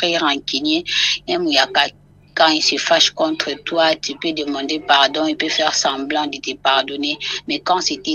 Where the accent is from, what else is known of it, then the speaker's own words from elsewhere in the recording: Kasongo-Lunda, Kwango, DR Congo; de Kasongolunda.